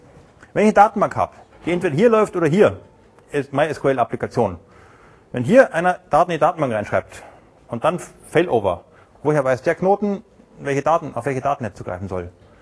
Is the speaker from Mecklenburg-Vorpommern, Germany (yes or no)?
no; Munich, Bavaria, Germany; Da habe ich gesagt, ich komme aus München.